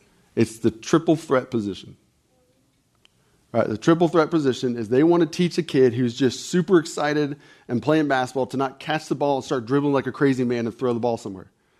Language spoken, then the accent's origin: English; United States; Lord, I confess as an American, there's so much fear for my country. Lord, I love this country.